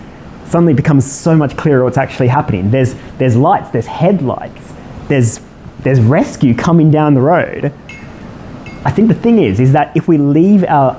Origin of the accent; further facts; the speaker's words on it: Sydney, New South Wales, Australia; accent: somewhere between Australian and London; now in London, United Kingdom; I'm from Australia originally. Been in London for 6 years now, so my accent's somewhere in between on transit, about Singapore or Hong Kong, somewhere around there. Sydney.